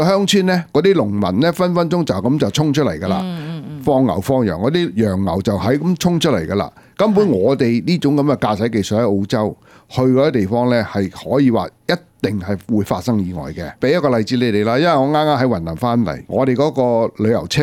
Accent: Hong Kong; born there; 咁我哋香港出世，但你叫我自驾，我都唔敢自驾。

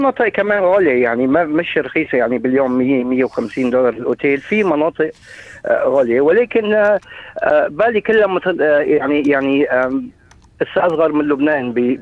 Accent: Syria; وقلت لهم أنا سوري ما بيكل بورك

